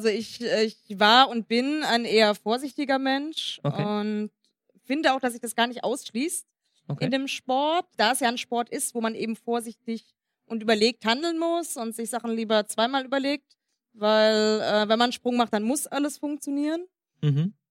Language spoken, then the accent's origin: German; Karlsruhe, Baden-Württemberg, Germany; Ich komme aus Karlsruhe